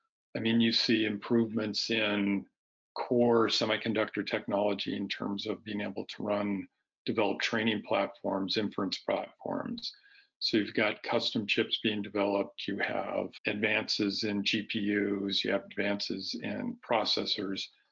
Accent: California, United States; I grew up in the Bay Area, and I was interested in technology, and that was the early days of technology starting to happen in the Bay Area.

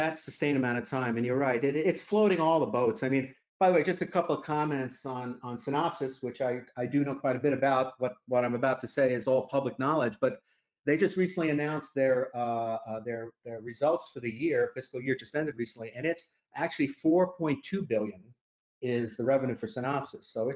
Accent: New Jersey, United States; also born or lived in Bay Area; We moved from the Bay Area back to New Jersey, which is where my wife and I are from. So coming back home, if you will

